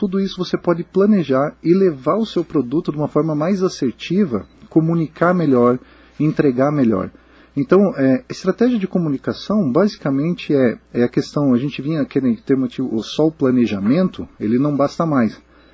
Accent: Joaçaba, Santa Catarina, Brazil; now in Curitiba, Brazil; Sou natural de Joaçaba, aqui, vim da região, eu conheço a região muito e agora já em Curitiba

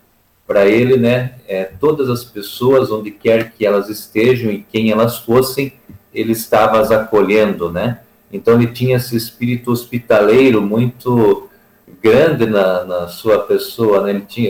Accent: Rebouças, Paraná, Brazil; Então, eu sou natural de Rebouças, então é bem pertinho aí de União da Vitória também

